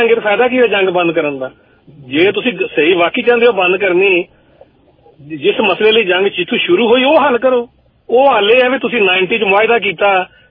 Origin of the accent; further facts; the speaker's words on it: Pakistan; ਸਾਡੇ ਮੁਲਕਾਂ ਦੀ, ਜਿਹੜੀ ਮੈਂ ਪਾਕਿਸਤਾਨ ਦੀ ਗੱਲ ਕਰ ਰਿਹਾ